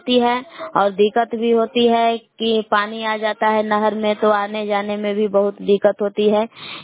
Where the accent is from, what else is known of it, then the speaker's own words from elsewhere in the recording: Belav, Bihar, India; मैं ग्राम बेलाव जिला कैमूर भभुआ के निवासी हूँ।